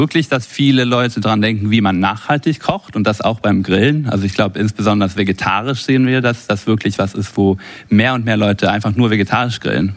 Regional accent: Sweden; first language Swedish; German is a second language; Nee, genau, Schwedisch ist meine Muttersprache.

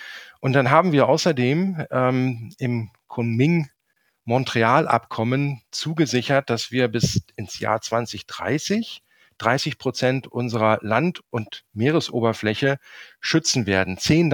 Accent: Saxony, Germany; Wenn Sie den noch sehen wollen, müssen Sie bei uns in Sachsen ins Erzgebirge hochfahren

